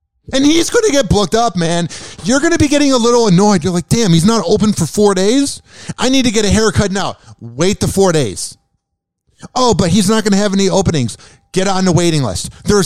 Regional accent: Chicago, Illinois, United States; like everybody back in the day when I grew up in Chicago, everyone would talk about baseball.

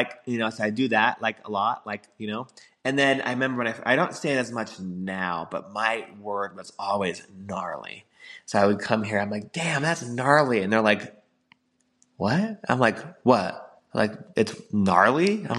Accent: California, United States; Well, it's because we're from California.

